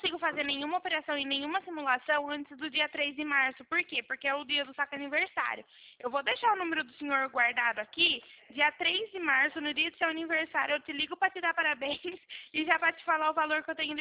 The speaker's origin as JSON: {"language": "Portuguese", "town": "Leme", "region": "São Paulo", "country": "Brazil", "said": "Eu sou de Leme, interior de São Paulo."}